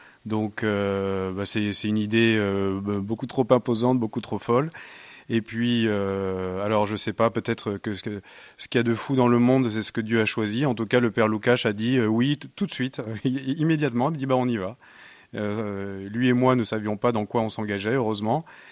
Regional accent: Lyon, Auvergne-Rhône-Alpes, France; c'est le mont Cindre à Saint-Cyr au Mont-d'Or, chez nous à Lyon

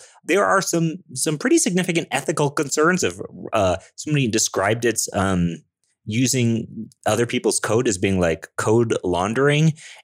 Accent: Denver, Colorado, United States; I'm a developer from Denver, Colorado

